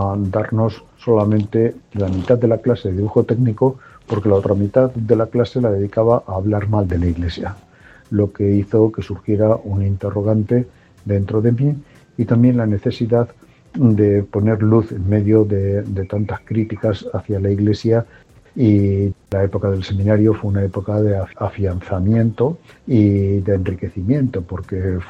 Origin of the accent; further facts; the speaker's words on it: Almadén, Castilla-La Mancha, Spain; also born or lived in Zambia; soy natural de Almadén y fui ordenado en Ciudad Real en 1986.